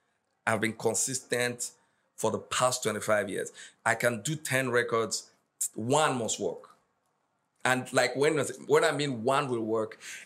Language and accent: English; Lagos, Nigeria; We're born and raised in Lagos, so nobody knows where we're coming from.